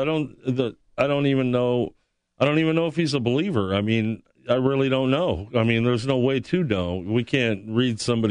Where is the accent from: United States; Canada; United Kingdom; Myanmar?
Canada; I'm a Canadian.